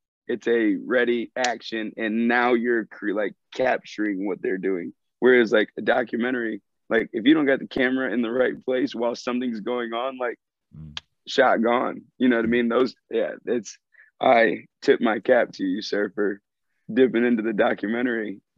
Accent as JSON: {"language": "English", "region": "Michigan", "country": "United States", "tie": "born or raised there", "said": "But I'm from Michigan. I grew up like an hour and 15 minutes from Detroit."}